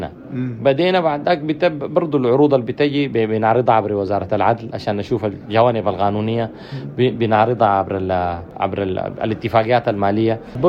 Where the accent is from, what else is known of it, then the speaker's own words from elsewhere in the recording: Sudan; احنا هسي كسودانيين